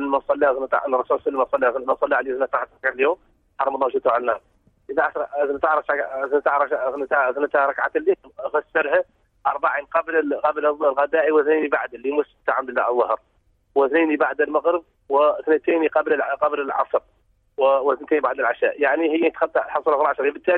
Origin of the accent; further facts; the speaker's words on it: Mauritania; أنا أساسا أقول لك إني مذهب مالكي أصلا من موريتانيا.